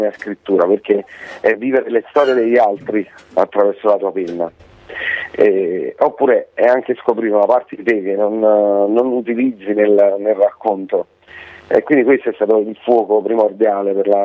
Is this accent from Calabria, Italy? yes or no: no; Naples, Campania, Italy; Devi sapere che lui è di Pordenone, noi siamo di Napoli, quindi è anche stato bello confrontarsi su terreni diversi